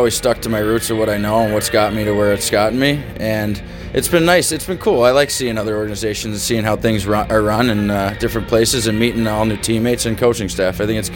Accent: Wilkes-Barre, Pennsylvania, United States; be in my hometown in Wilkes-Barre

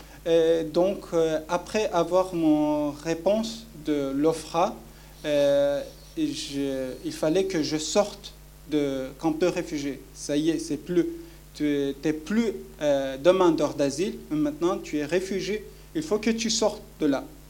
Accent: Kurdistan, Turkey; French is a second language; Non, je ne parle pas arabe. Je viens de Kurdistan, partie de la Turquie. Je parle turc, kurde, un peu anglais. Et j'apprenais le français.

